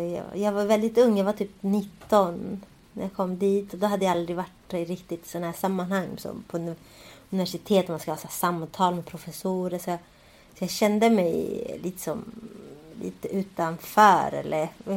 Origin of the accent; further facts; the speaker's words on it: Sweden; Jag är ju uppväxt i Sverige liksom.